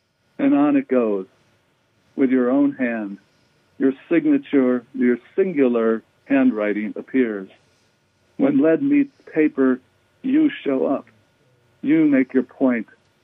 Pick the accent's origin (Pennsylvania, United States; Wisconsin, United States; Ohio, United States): Ohio, United States; I grew up in Ohio in the 50s when the only thing precious was security.